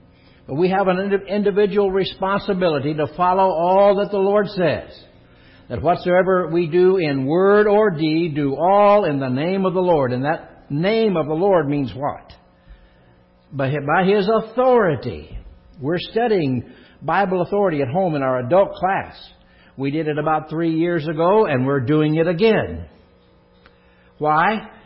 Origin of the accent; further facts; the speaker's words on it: Kentucky, United States; Well, I was brought up in Kentucky, near the racehorse farms.